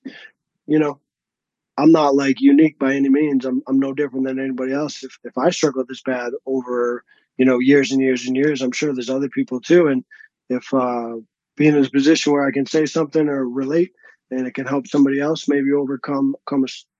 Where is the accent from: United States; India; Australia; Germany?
United States; Massachusetts; I'm Irish and I'm Italian, and I grew up in like a suburb outside of Boston, and my whole street was all relatives, right? That Irish Catholic family.